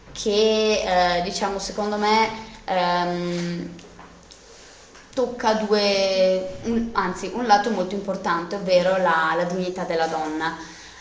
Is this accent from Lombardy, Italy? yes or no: no; Arzignano, Veneto, Italy; gli arzignanesi, gli abitanti del mio paese